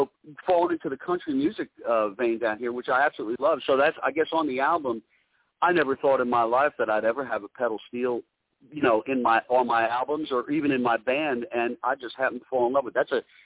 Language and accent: English; Piscataway, New Jersey, United States; So I get to see my buddies that I grew up with there in Piscataway.